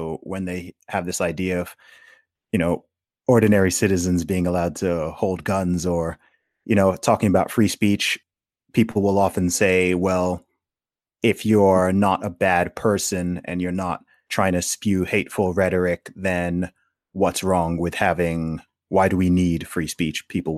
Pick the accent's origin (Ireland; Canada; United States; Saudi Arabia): Saudi Arabia; I grew up in Saudi Arabia